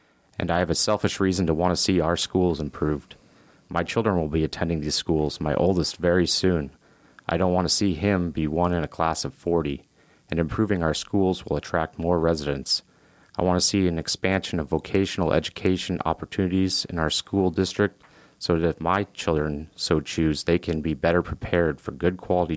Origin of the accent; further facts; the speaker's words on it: Palmer, Alaska, United States; I was born here in Palmer and graduated from Colony High School.